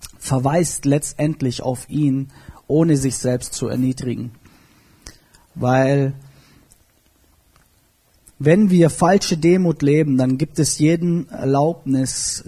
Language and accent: German; Kirchheim, Germany; davor waren wir bei den Baptisten, bin dort groß geworden in Kirchheim, beim Günther.